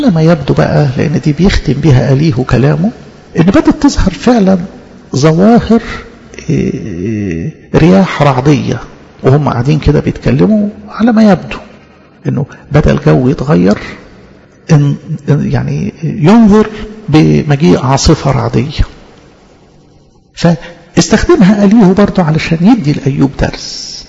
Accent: Egypt; عندنا في مصر

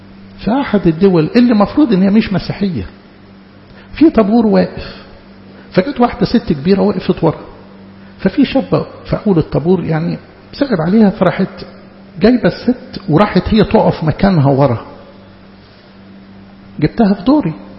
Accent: Egypt; ما أقدرش أنكر إنه إحنا ما تعودناش على النظام كمصريين

